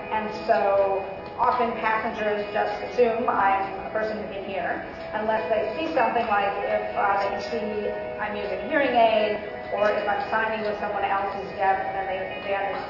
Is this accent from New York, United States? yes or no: yes; New York City, New York, United States; also born or lived in Boston; So I grew up in New York City, and then I lived in Boston.